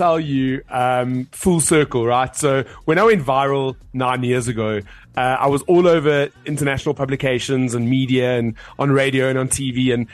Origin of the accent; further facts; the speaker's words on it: Johannesburg, Gauteng, South Africa; Actually, I'm from Joburg. I'm just going to throw that out there. People think I'm Cape Townian because I've got that Cape Townian tone.